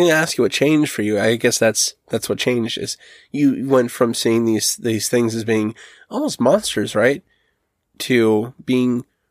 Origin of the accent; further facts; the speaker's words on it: Ireland; I'm Irish.